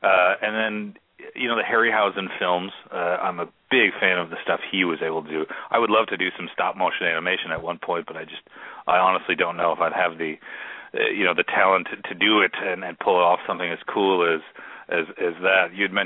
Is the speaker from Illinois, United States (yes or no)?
no; Minnesota, United States; I grew up in Minnesota and, you know, with the land of 10,000 lakes.